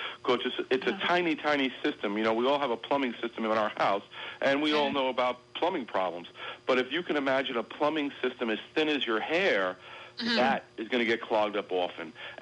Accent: New York City, New York, United States; You know, I grew up in Brooklyn, New York. I love to eat.

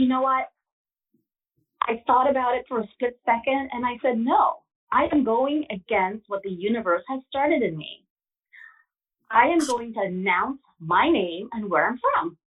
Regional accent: Virginia, United States; from Virginia.

